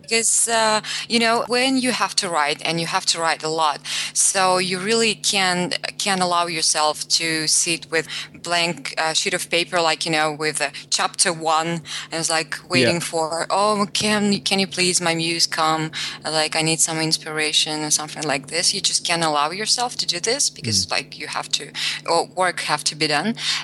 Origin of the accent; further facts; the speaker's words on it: Russia; English is a second language; Well, I grew up in Russia and Russian myself.